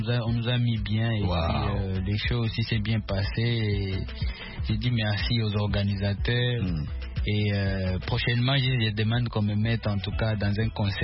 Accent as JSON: {"language": "French", "town": "Goma", "region": "North Kivu", "country": "DR Congo", "said": "chez moi à Goma, obligatoirement, j'ai un gros projet peut-être pour l'année prochaine"}